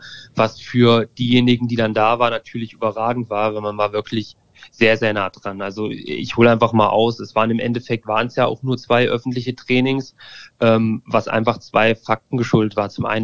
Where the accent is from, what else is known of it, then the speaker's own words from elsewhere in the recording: Hesse, Germany; ich komme aus der Nähe von Fulda, also irgendwie Mitteldeutschland